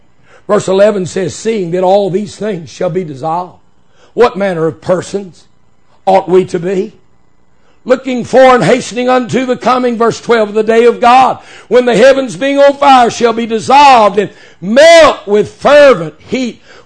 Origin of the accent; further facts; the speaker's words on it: Midland, Texas, United States; born there; Used to live in the Permian Basin. I was born out in West Texas in the oil fields of Midland, Odessa.